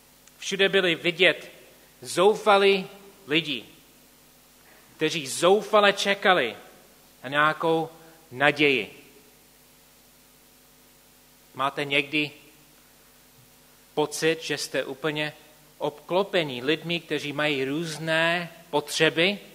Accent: Canada; now in Prague, Czechia; já jsem původně z Kanady

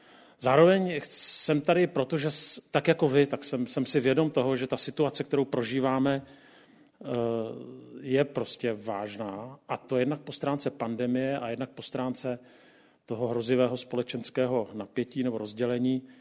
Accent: Prague, Czechia; jsem z Prahy

